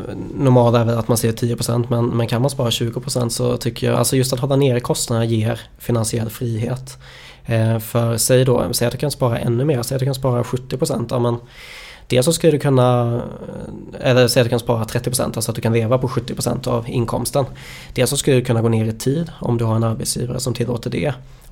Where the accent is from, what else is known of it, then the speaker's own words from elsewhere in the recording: Småland, Sweden; Jag är ju smålänning från början också.